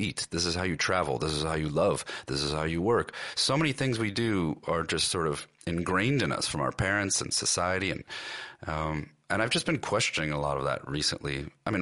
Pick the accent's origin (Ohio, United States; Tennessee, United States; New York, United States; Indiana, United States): Ohio, United States; Cleveland; Where I was lucky enough to have an arts program where I grew up in Cleveland, Ohio, in the school that I went to, and I loved those teachers.